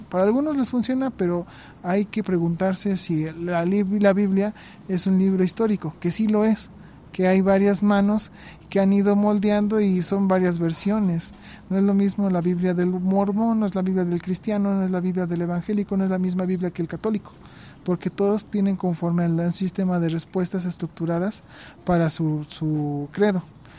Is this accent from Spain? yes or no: no; Mexico; somos la sociedad mexicana es una sociedad multicultural, originaria de madre y padre, patria, España, la península ibérica, y madre, la madre indígena. Entonces somos un taquito campechano de diversos sabores.